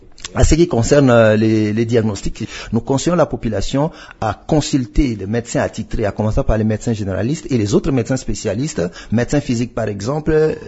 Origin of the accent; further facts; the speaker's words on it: Kinshasa, DR Congo; Ici, chez nous, en RDC, particulièrement à Kinshasa